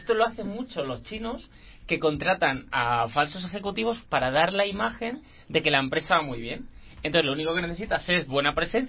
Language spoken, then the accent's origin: Spanish; Gijón, Asturias, Spain; Te toca Gijón, de donde yo soy, pues fíjate que nunca pasa nada.